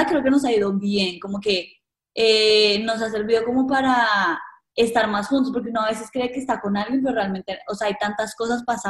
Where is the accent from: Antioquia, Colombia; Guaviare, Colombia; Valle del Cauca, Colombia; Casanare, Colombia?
Valle del Cauca, Colombia; Cali; Porque es de Cali, o sea, porque somos